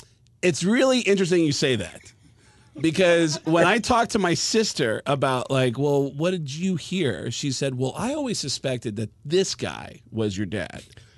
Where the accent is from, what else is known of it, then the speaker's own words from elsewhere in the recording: Bronx, New York, United States; But what was interesting was growing up in a deaf family was I grew up in the Bronx. I never got an accent, and everyone in the Bronx has a really.